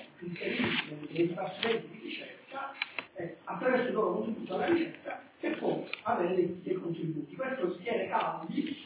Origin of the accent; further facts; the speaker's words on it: Palermo, Sicily, Italy; also born or lived in France; io che sono di Palermo, sono rimasto, ho lavorato alla Francia, sono tornato